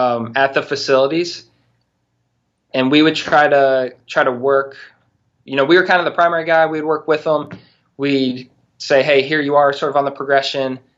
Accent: United States; You know, being an American, I wasn't used to seeing that.

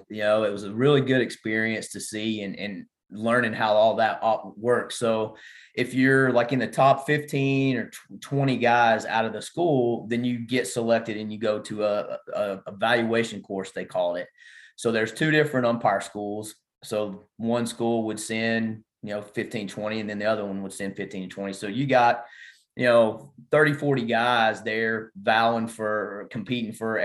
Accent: Chattanooga, Tennessee, United States; also born or lived in Huntington, West Virginia / Stockbridge, Georgia; So I was born in Huntington, West Virginia, and didn't stick around there very long, and moved to Chattanooga, Tennessee, stayed there till I entered high school, and moved to Stockbridge, Georgia.

